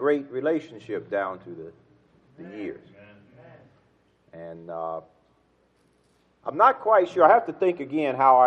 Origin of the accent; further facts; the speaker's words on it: Conway, Arkansas, United States; moved away as an adult; also born or lived in Miami, United States; So I don't know if you are familiar with the state of Arkansas, but that is my home state. I left Arkansas in the fall of 1978.